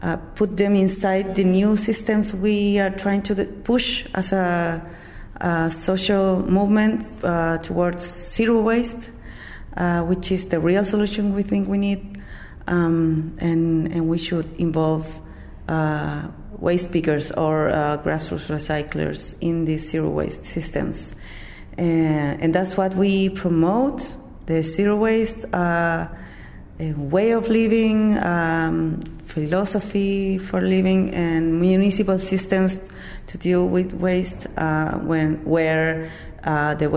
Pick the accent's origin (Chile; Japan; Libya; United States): Chile; Temuco, Araucanía; I'm from Temuco, a city in the south of Chile